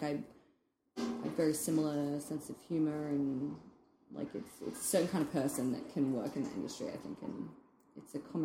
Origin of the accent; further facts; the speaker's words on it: Australia; when I say I come from Australia